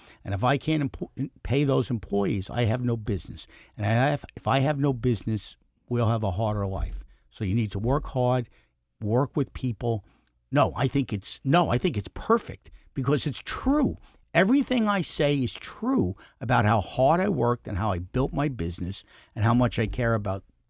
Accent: Queens, New York, United States; I'm a kid from Queens, grew up in a one-bedroom apartment.

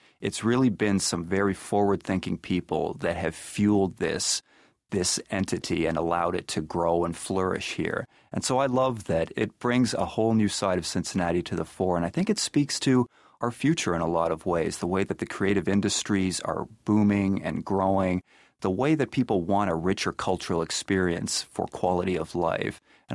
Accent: Canada; also born or lived in North Carolina; I'm originally from Canada, had been working in North Carolina most recently

